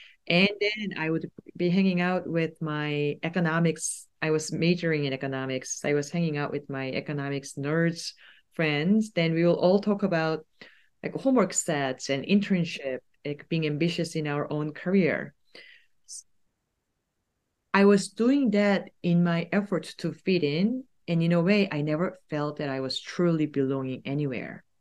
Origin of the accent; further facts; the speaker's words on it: South Korea; English is a second language; as I'm thinking about how being an Asian woman or a Korean woman growing up in Korea as a female have influenced some of the things that that I have done.